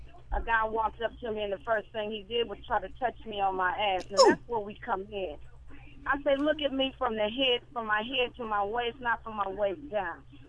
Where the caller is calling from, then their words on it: Texas, United States; I'm calling you from Texas.